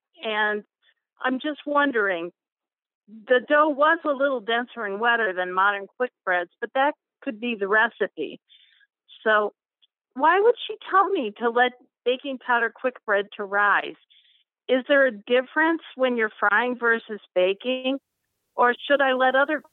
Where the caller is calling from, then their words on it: Mogadore, Ohio, United States; I'm calling from Mogador, Ohio. It's just outside of Akron.